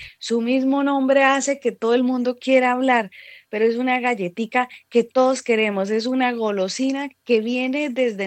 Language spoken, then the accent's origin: Spanish; Santander, Colombia; como buena santandereana